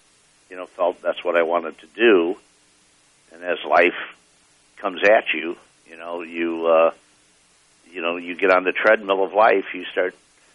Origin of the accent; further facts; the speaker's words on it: Palos Park, Illinois, United States; Well, I mean, I grew up outside of Chicago, south side of Chicago, in Palos Park, Illinois.